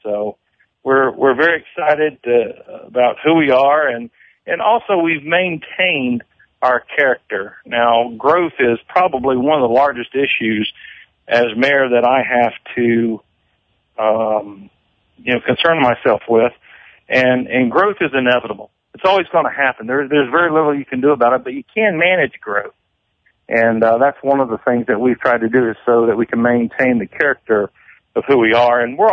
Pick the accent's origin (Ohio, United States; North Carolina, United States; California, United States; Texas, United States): North Carolina, United States; Brevard; somebody on the street asked me where I was from. Maybe they picked up on my accent, and I told them Brevard